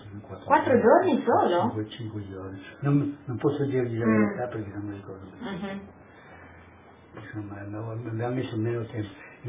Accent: Ovaro, Friuli-Venezia Giulia, Italy; Sono di Ovaro anch'io.

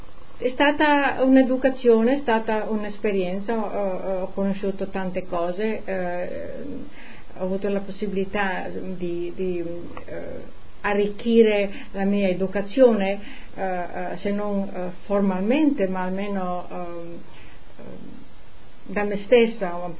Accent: Frisanco, Friuli-Venezia Giulia, Italy; moved away; Vengo da Frisanco e sono partita, sono figlia unica, è stato duro lasciare i genitori

